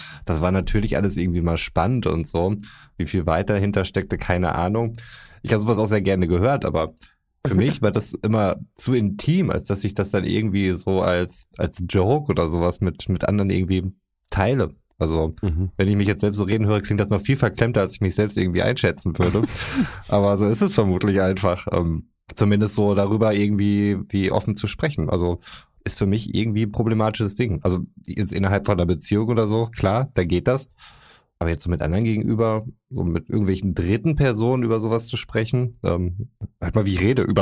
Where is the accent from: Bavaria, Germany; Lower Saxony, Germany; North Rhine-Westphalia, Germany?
North Rhine-Westphalia, Germany; wir sind aus Westfalen. Ich bin zudem noch katholisch.